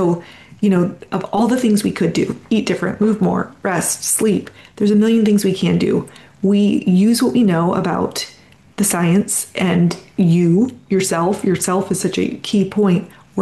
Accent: Michigan, United States; because I'm a Midwestern girl. I grew up in Michigan

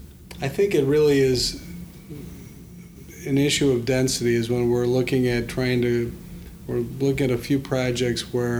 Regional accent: Evanston, Illinois, United States; I grew up in Evanston, was a Red Lion rider from the time I was in middle school to go down to Cubs games and sit in the bleachers

